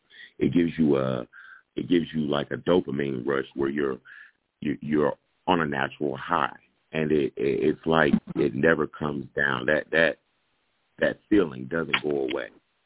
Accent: Kinston, North Carolina, United States; I'm 39 years old, and I was born and raised in Kinston, North Carolina.

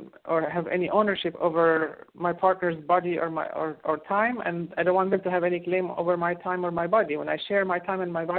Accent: Egypt; I grew up in Egypt where people's favorite pastime is to complain, and their favorite subject to complain about is their spouse.

